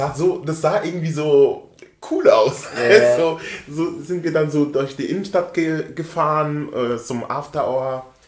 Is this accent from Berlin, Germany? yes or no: no; Baden-Württemberg, Germany; now in Hamburg, Germany; Ich bin immer noch der gleiche Junge aus einer Kleinstadt bei Freiburg.